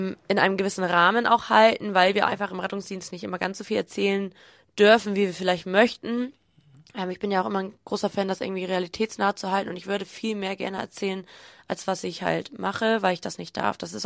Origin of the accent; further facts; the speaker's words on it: Schleswig-Holstein, Germany; born there; also born or lived in Hamburg; Husum die Ecke, sage ich immer ganz gerne. Nordfriesland, gebürtig aus Nordfriesland. Habe zwischendurch mal kurz in Hamburg gewohnt